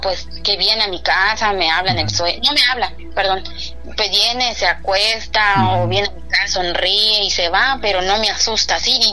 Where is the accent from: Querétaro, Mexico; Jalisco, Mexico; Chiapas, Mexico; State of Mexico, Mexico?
Chiapas, Mexico; voy a viajar, no sé si este año o el otro año, a mi tierra